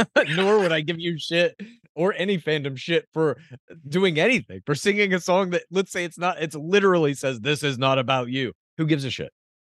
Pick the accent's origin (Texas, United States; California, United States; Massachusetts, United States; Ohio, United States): Texas, United States; Dallas; I grew up in Dallas